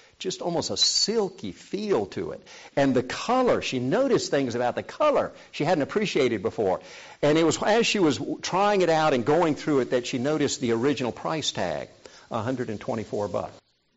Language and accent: English; South Korea; English is a second language; I was 12 years old. Growing up in Korea, we used to go to bed with the chickens.